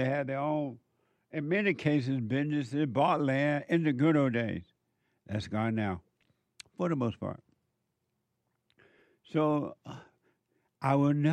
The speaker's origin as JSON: {"language": "English", "region": "Alabama", "country": "United States", "tie": "born or raised there", "said": "Growing up in Alabama, on a plantation, picking cotton, peas and peanuts and corn, and feeding the hogs, bringing the cows to the pasture to milk them and feed them and put them back out."}